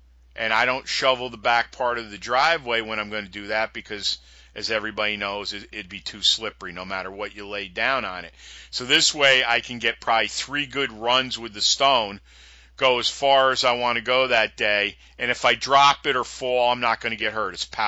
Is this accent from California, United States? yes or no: no; New York, United States; I'm very familiar with that, being a New Yorker.